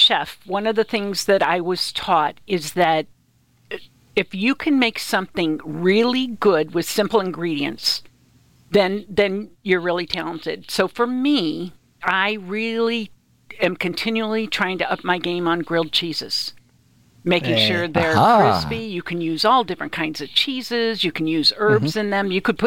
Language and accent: English; Indiana, United States; I grew up … in Indiana, but I kind of retired that name.